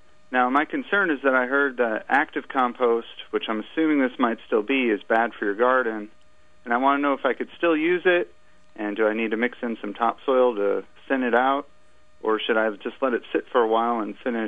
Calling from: Illinois, United States; I'm calling from Central Illinois.

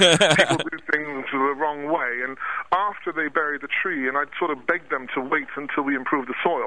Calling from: Brussels, Brussels-Capital Region, Belgium; Well, I'm calling from Brussels in Belgium, which is basically the country north of France, south of Holland.

